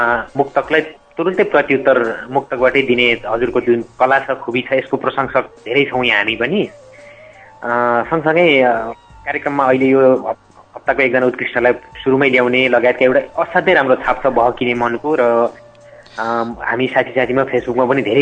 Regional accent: Khotang, Koshi Province, Nepal; now in Malaysia; मेरो खोटाङ हो मेरो खोटाङको वपलुखा गाविस वार्ड नम्बर 6 पर्छ

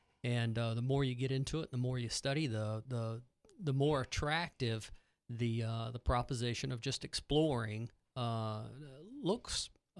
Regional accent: Fayetteville, North Carolina, United States; You know, I hail from Fayetteville in Cumberland County, and we were devastated by Hurricane Matthew

